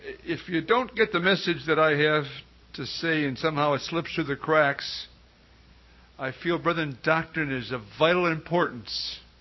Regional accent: Detroit, Michigan, United States; we grew up in the Sunday school system in Detroit, and it was a great privilege to grow up with so many youngsters learning the truth.

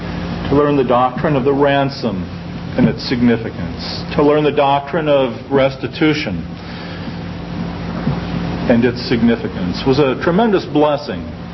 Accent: New Jersey, United States; I'm from New Jersey. I can't help myself.

